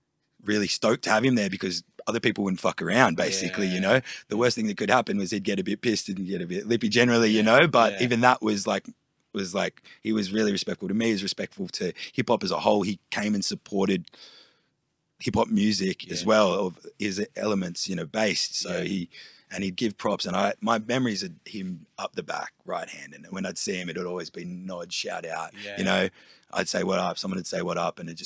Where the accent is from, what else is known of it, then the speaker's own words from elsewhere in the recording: Sydney, New South Wales, Australia; was growing up in Erskineville, Newtown, and seeing his tags around.